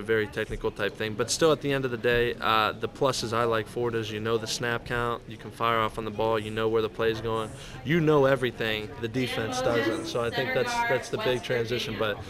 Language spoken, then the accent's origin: English; Ohio, United States; I mean, I was born and raised in Ohio.